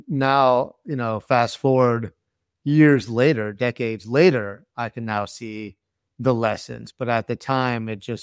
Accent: Tampa, Florida, United States; born there; I was a Tampa Bay Bucks fan because I was born in Tampa Bay, you know

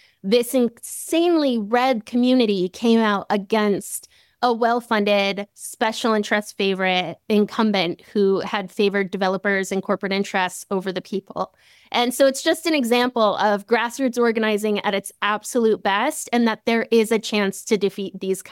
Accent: Eagle, Idaho, United States; Oh, this is such a great story because it happened in my hometown of Eagle.

